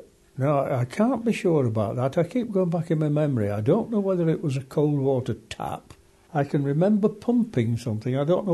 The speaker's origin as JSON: {"language": "English", "town": "Oulton", "country": "United Kingdom", "tie": "born there", "said": "I was born in August 1922. I was born in Oulton, in a cottage next door but one to the Three Horseshoes, and right opposite the church, of course."}